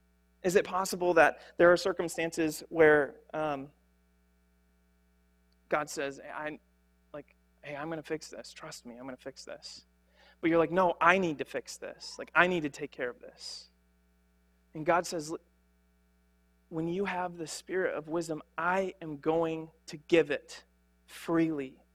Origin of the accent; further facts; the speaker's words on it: Gaylord, Michigan, United States; For instance, I grew up in Gaylord, Michigan.